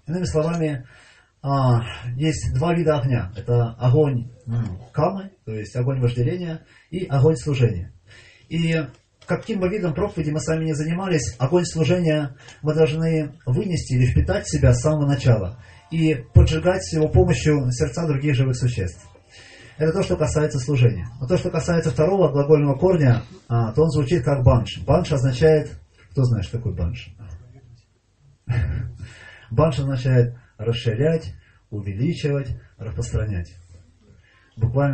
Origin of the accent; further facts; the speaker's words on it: Nizhny Novgorod, Nizhny Novgorod Oblast, Russia; И он меня спрашивает, вы откуда? Я говорю, с Нижнего Новгорода.